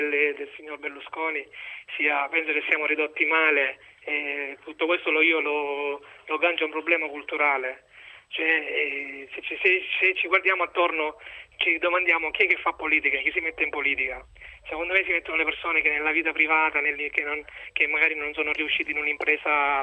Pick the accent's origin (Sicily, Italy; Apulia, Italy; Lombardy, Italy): Sicily, Italy; io sono un siciliano doc